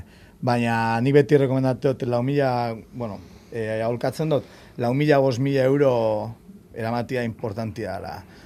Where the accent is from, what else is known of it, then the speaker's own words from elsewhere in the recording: Basque Country, Spain; Bai, eta guain euskalduna gara, eta euskalduna juten gara prestatuta leku guztietara.